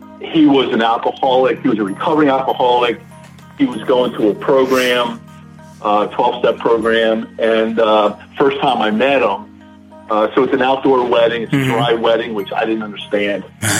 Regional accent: Chicago, Illinois, United States; Chicago. So as of this morning, it snowed a little bit, so that's the kind of spring that's happening already here in Chicago today.

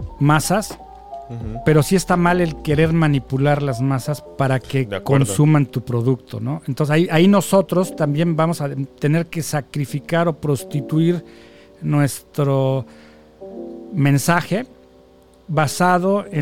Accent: Mexico; now in Canada; yo vengo de México.

